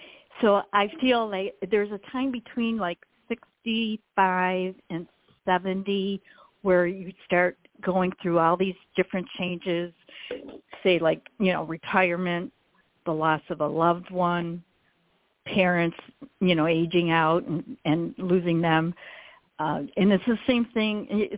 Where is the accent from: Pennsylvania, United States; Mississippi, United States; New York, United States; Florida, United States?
New York, United States; Rochester; I can use Kodak because I'm from Rochester